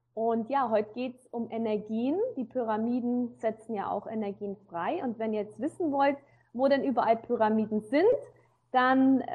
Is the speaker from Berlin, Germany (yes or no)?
no; Bavaria, Germany; born there; Ich bin geboren im Allgäu. Ich bin deutsch, halb Sri Lankanerin. Also mein Papa ist Sudetendeutscher, meine Mama ist Sri Lankanerin.